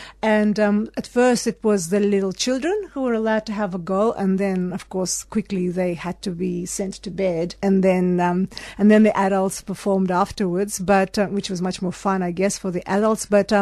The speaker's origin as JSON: {"language": "English", "region": "Tatarstan", "country": "Russia", "said": "I come from Tatarstan, which is in Russian Federation. And as you can hear, it's quite a different sound there, Turkic language"}